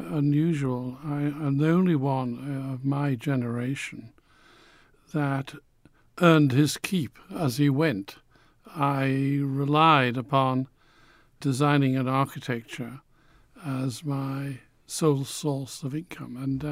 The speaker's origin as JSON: {"language": "English", "town": "Newcastle", "region": "North East England", "country": "United Kingdom", "tie": "born or raised there", "also_born_or_lived": "Manchester", "said": "at the time Manchester, which I don't remember very much about because I was 8 when I left there. I grew up in Newcastle. I identify with Newcastle, and that's an extraordinary city."}